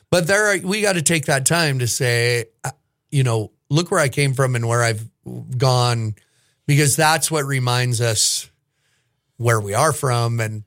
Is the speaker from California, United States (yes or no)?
no; Montana, United States; for years I talked about being from Montana, and I always said I was from Montana when being from Montana wasn't cool